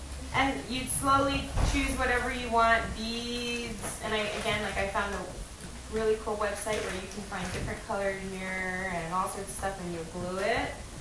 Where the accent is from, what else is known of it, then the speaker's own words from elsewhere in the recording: Hawaii, United States; my favorite, because I'm from Hawaii, is I like to put it a place where the sunlight hits it